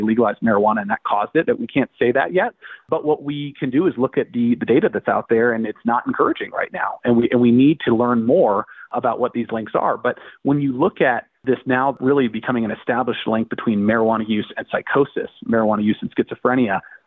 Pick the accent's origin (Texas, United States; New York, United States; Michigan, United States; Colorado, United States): Colorado, United States; I'm from Colorado, first state to legalize marijuana.